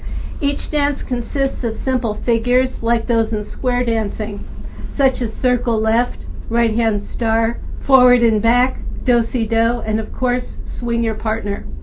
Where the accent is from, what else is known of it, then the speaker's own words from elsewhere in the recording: East Coast, United States; also born or lived in San Francisco / Iowa; I grew up on the East Coast, very close to New York. I came of age in San Francisco.